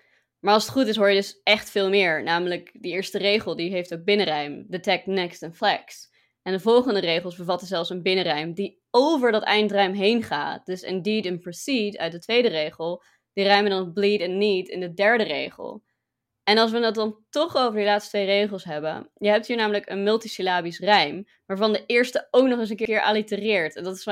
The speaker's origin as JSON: {"language": "Dutch", "town": "Leiden", "region": "South Holland", "country": "Netherlands", "accent": "Leiden", "said": "Mijn super Leidse accent."}